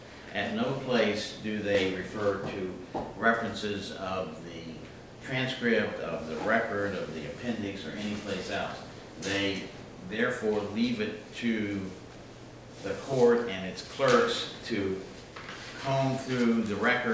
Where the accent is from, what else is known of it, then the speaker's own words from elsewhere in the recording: Charlottesville, Virginia, United States; I'm from Charlottesville